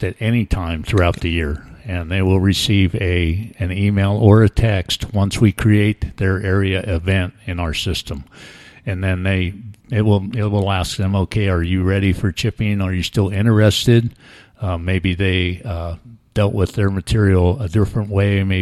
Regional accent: Burney, California, United States; Well, I guess I'm a native to Shasta County my entire life. So I grew up in Burney, and we moved to Millville at one time, and now we're in the Shingletown area.

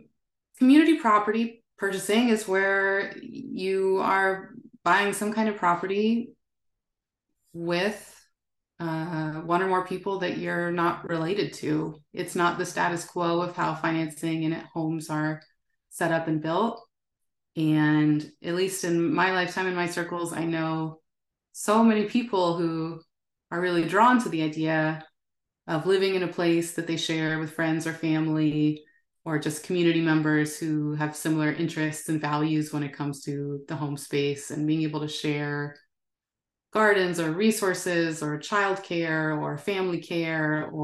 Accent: San Jose, California, United States; I grew up in California. I'm from California, grew up in San Jose, graduated high school in the year 2000

